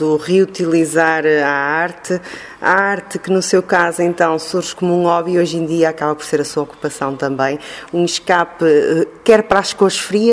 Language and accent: Portuguese; Barcelos, Norte, Portugal; É com gosto que, sendo barcelense, naturalmente, convido os barcelenses a virem até cá.